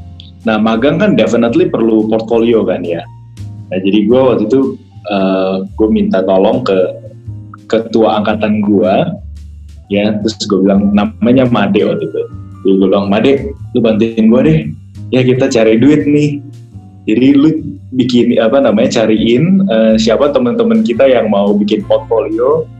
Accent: Jakarta, Indonesia; gue lahir di Jakarta, besar di Jakarta, jadi semua sekolah di Jakarta.

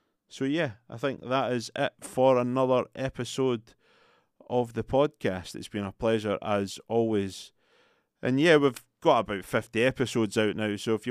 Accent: Scotland, United Kingdom; We are obviously Scottish people, so we know where to find things in the UK

